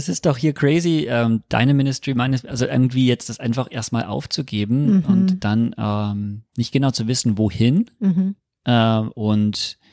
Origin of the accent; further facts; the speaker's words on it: United States; Also ich bin Amerikaner